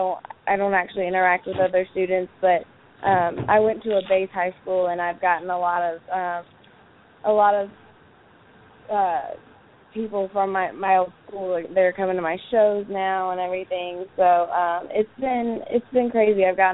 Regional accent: Orange Beach, Alabama, United States; I'm actually originally from Orange Beach, so.

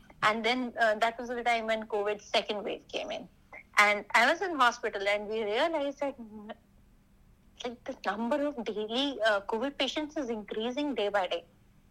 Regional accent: India; moved away as an adult; now in United States; So I worked there for a year, and then later I got another job in my hometown. So I came back to my home. And then I started applying to US for my even higher studies.

